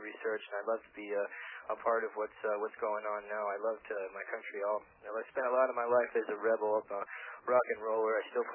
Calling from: Cerritos, New Mexico, United States; I'm calling from Cerritos, New Mexico.

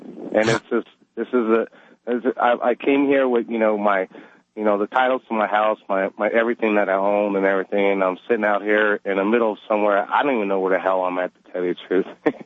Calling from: Welsh, Louisiana, United States; I'm in Welsh, Louisiana right now.

